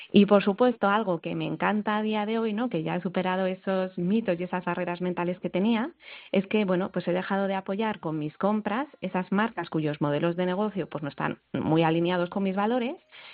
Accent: Galicia, Spain; como buena gallega yo te diré que depende

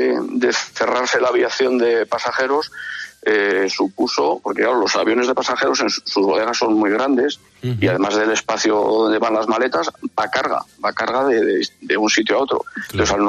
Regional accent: Madrid, Community of Madrid, Spain; yo soy natural de Madrid, como me gusta decir. Yo nací en el Hospital Militar Gómez Ulla, en Carabanchel Alto, sí.

